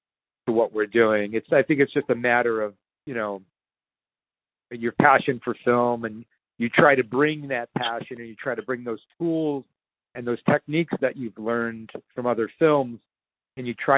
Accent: Cleveland, Ohio, United States; growing up in Cleveland, there's a lot of Italian bakeries that will make a style of pizza that's just very simple.

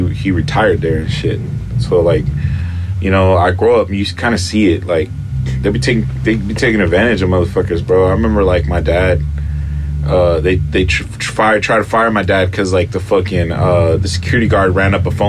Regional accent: Los Angeles, California, United States; I didn't grow up in East LA. I grew up in South Central. You know how it is, South Central, Linden Park. We're closer to Mexico culturally.

